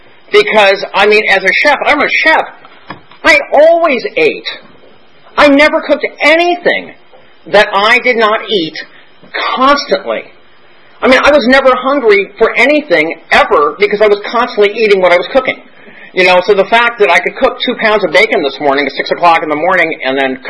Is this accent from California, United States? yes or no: yes; Brentwood, California, United States; I grew up in Brentwood, so, yes, that's right. Right up the street, too. Right up on Burlingame, just right down the street